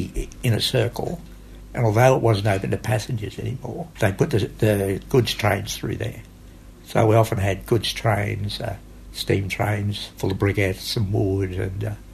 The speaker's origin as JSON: {"language": "English", "town": "Port Fairy", "region": "Victoria", "country": "Australia", "tie": "born there", "said": "I was born in Port Fairy."}